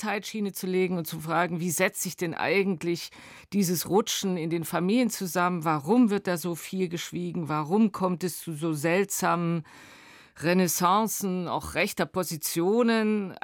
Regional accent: Dresden, Saxony, Germany; Dresden, Tal der Ahnungslosen. Ich sehe mich mit weißem Pionierhemd, mit blauem FDJ-Hemd. Also ich komme aus der Indoktrination

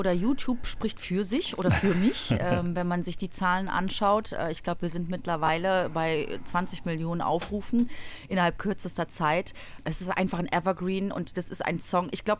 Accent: Germany; born there; Also ich bin selber in Deutschland geboren, aber meine Eltern sind in Oberschlesien groß geworden, mein Bruder dann in Polen, genau. Und ich habe polnische Wurzeln.

